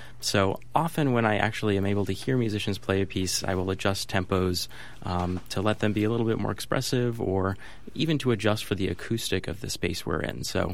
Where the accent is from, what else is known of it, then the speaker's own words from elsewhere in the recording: Dubuque, Iowa, United States; I run a little music festival in my hometown in Dubuque, Iowa